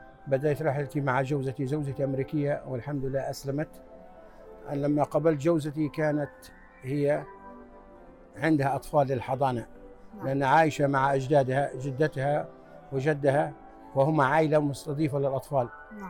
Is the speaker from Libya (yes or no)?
yes; Libya; moved away as an adult; now in United States; بدايتي بدت بأنا جيت من ليبيا، في من ليبيا إلى أمريكا سنة 1978 طالب، درست بالجامعة في ولاية يوتا وتخرجت مهندس إلكتروني.